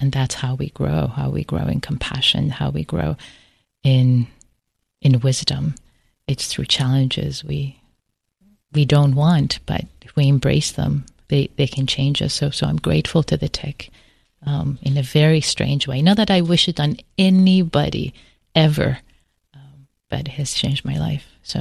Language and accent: English; Iran; I grew up in Iran. I remember reading the poetry of Hafez and Rumi in Farsi when I was a teenager